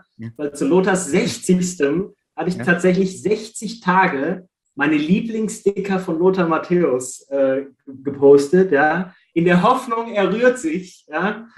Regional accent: Düsseldorf, North Rhine-Westphalia, Germany; born there; Ich bin gebürtiger Düsseldorfer tatsächlich. Hey. Und war dann mal zum Studium irgendwann ein bisschen weg und bin dann aber wieder zurück hier in die Gegend gekommen.

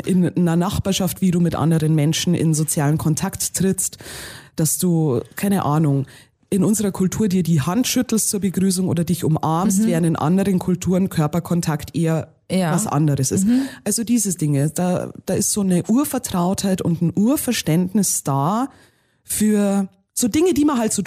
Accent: Bavaria, Germany; es ist schon dieser kulturell sozialisierte bayerische Raum, wo ich sage, das ist, da habe ich eine Heimatverbundenheit hin.

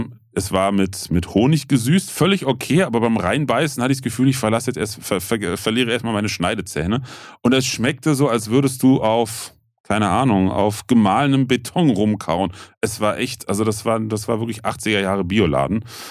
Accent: Bitburg, Rhineland-Palatinate, Germany; born there; Ich bin ja witzigerweise in Bitburg geboren.

